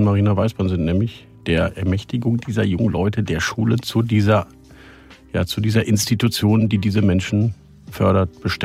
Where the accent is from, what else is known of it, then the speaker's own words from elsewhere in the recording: Münster, North Rhine-Westphalia, Germany; born there; Marina, danke, dass wir in deiner Heimat Münster, in meiner Geburtsstadt, in deiner Wahlheimat, kann man sagen?